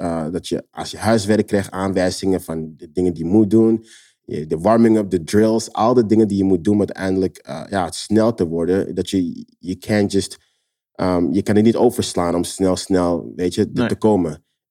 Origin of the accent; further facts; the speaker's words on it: Netherlands; Maar als kind in Nederland ging ik heel vaak in de vuilnisbak dingen pakken.